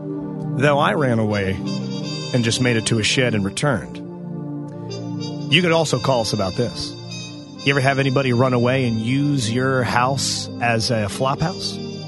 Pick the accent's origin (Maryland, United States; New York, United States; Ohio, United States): Maryland, United States; Waldorf; We weren't allowed to leave the Carrington neighborhood. That's where I grew up in Waldorf. Carrington.